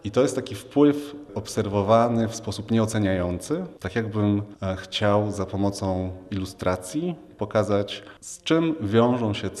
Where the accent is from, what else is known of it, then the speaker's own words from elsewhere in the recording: Gdynia, Pomeranian Voivodeship, Poland; wszystkie one powstały właśnie tu w okolicy Gdyni, gdzie się urodziłem. Mieszkam tu od urodzenia i całe życie związałem z tym miejscem.